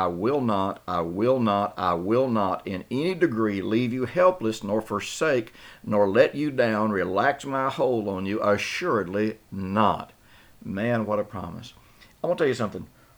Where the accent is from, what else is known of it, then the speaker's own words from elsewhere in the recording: Tennessee, United States; You know, I grew up in Tennessee, rural Tennessee